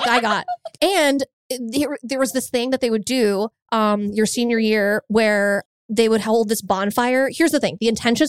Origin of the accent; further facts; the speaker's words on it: Greenwich, Connecticut, United States; I don't know about Scarsdale, but from my hometown of Greenwich to Choate, it's like an hour door to door, maybe, with traffic.